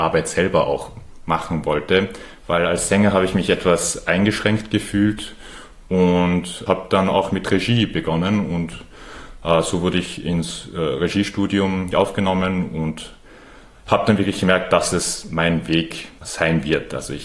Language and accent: German; Vienna, Austria; Ich bin in Wien geboren und aufgewachsen, aber wie der Name wahrscheinlich schon verrät, kommen meine Eltern aus Japan